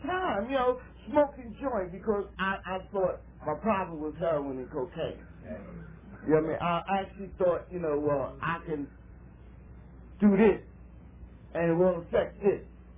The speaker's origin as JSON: {"language": "English", "town": "Philadelphia", "region": "Pennsylvania", "country": "United States", "moved": "as an adult", "lives_now": "Erie, United States", "said": "I'm a transplant from Philadelphia. I came to Erie 5 years ago."}